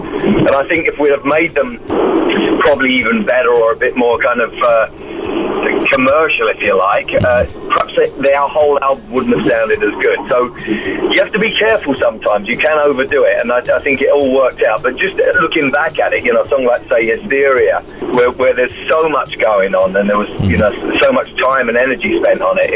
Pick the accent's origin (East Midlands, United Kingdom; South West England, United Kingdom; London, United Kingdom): London, United Kingdom; You know, I'm from London